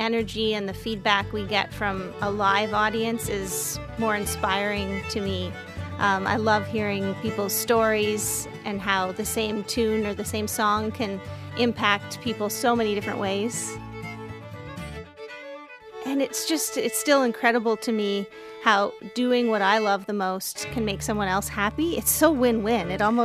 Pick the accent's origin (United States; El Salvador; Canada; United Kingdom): Canada; Ontario; I grew up in the Ottawa Valley, and my parents are both huge fans of the local traditional music scene.